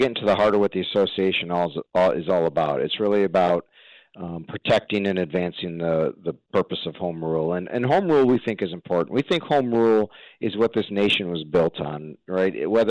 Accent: Glenville, New York, United States; born or raised there

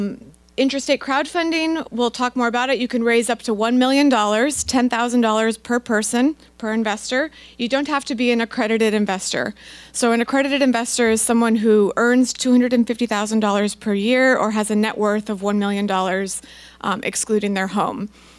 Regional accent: Sitka, Alaska, United States; now in Anchorage, United States; So as Tim mentioned, I grew up in Sitka, so I always love the opportunity to leave Anchorage and get a little closer to the ocean.

